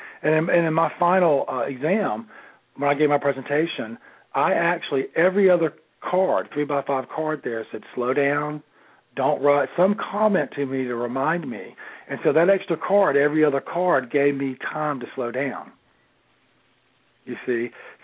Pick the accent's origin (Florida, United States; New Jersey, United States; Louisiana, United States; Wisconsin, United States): Florida, United States; Well, I'm from North Florida. There aren't any fancy hotels where I'm from, you know